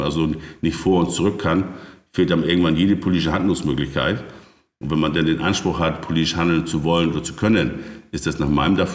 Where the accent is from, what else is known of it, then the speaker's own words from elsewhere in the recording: Germany; born there; Na, ich bin ja Baujahr 1963 an der Nordsee geboren ursprünglich